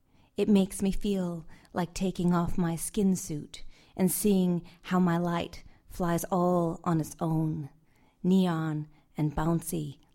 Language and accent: English; California, United States; Where I grew up in California, and we did not have fireflies, and I was amazed by them.